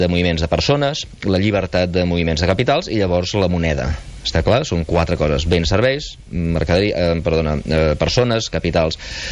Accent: Catalonia, Spain; Com a ser humà, com a ciutadà i com a català, aquesta gent a mi em fa vergonya.

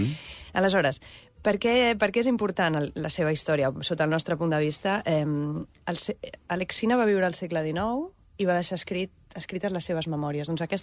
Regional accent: Barcelona, Catalonia, Spain; also born or lived in London; sóc compositora, sóc de Barcelona, vaig néixer el 1984

